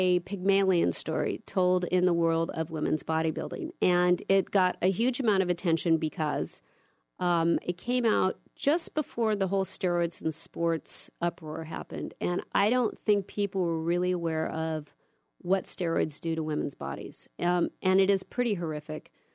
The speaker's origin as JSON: {"language": "English", "town": "Point Dume", "region": "California", "country": "United States", "tie": "born or raised there", "said": "when I grew up on Point Doom, if you were part of the tribe there, it was a wonderful place to be"}